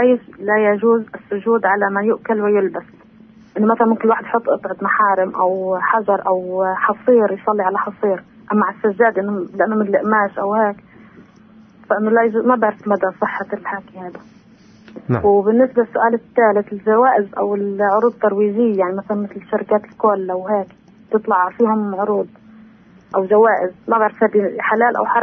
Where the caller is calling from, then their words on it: Salfit, West Bank, Palestine; من سلفيت.